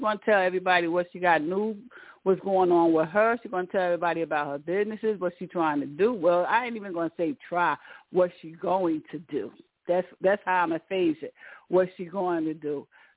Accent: Newark, New Jersey, United States; born and raised in Newark, New Jersey.

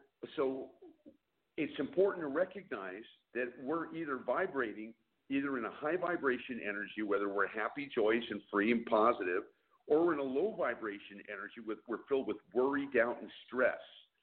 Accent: San Francisco, California, United States; I'm from San Francisco, and I used to drive across the Golden Gate Bridge a lot

